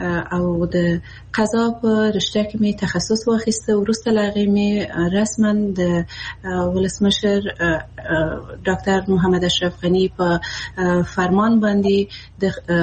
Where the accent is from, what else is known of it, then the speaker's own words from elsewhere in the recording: Afghanistan; زه د افغانستان یو هغه میرمن یم